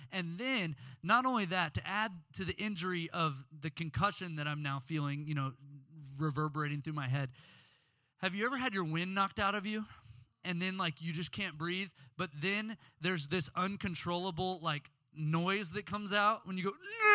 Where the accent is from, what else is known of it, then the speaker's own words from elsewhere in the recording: Oklahoma, United States; but at the end of fourth grade, I grew up in Oklahoma.